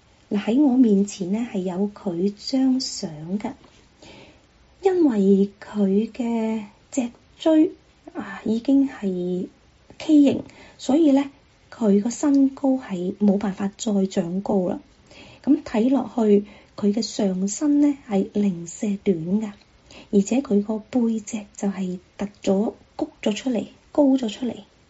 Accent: Guangdong, China; 就是我们广东人所说的驼背，

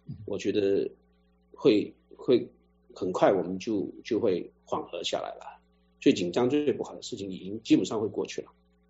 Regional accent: China; born there; 我们在中国出生，中国是我们的祖国

